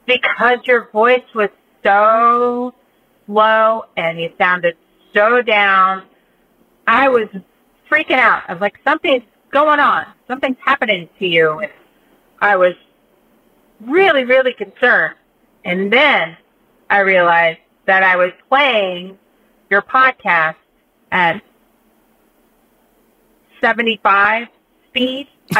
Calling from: Ohio, United States; I'm calling from Ohio.

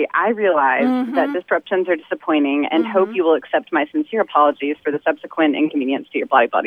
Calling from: Dallas, Texas, United States; I'm calling from Dallas, Texas.

